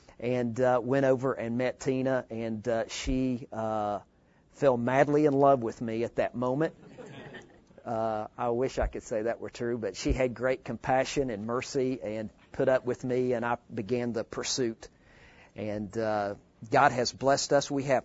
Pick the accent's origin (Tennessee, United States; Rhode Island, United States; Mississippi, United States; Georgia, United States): Georgia, United States; Gainesville; I grew up in Gainesville, Georgia. A lot of people think that I grew up in New Jersey when they hear me talk. They hear the accent and get that confused, but I'm a Georgia boy.